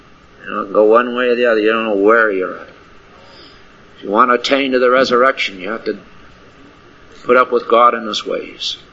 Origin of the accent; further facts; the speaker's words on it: Connecticut, United States; also born or lived in Maine / Rochester, New York; I was born in Maine, spent my early years in Connecticut. And I've been in some cold weather. I spent 7 years in Rochester, New York when I was going to college.